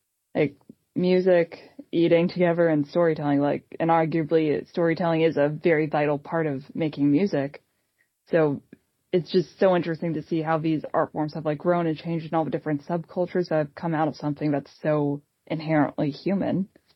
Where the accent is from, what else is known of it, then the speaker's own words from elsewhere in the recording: Rhode Island, United States; I mean, I'm from Rhode Island, so tiny state, but I feel like there's so much interconnectedness here in Vermont that I didn't even expect to find.